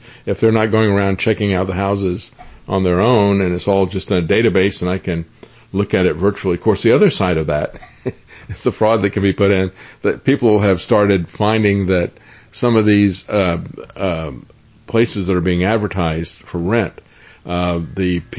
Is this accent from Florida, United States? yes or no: yes; Tampa, Florida, United States; I grew up in Tampa, and my family had been there for several generations